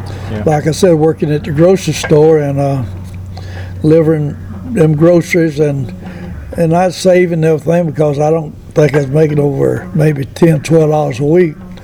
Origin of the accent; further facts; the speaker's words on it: Union, South Carolina, United States; born there; I was born in Union, South Carolina, and we went.